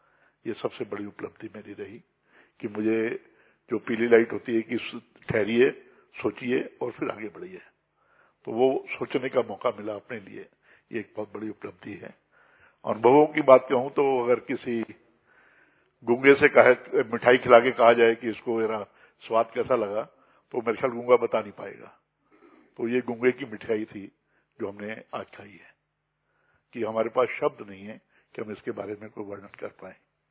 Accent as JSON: {"language": "Hindi", "town": "Rudrapur", "region": "Uttarakhand", "country": "India", "said": "मैं रुद्रपुर उत्तराखंड से आया हूँ।"}